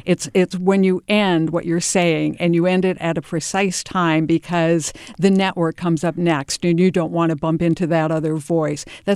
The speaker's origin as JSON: {"language": "English", "region": "Maryland", "country": "United States", "tie": "born or raised there", "also_born_or_lived": "Ohio", "moved": "as an adult", "lives_now": "California, United States", "said": "I grew up in Maryland and Ohio. I didn't come to California until 1998 when I started here at the station."}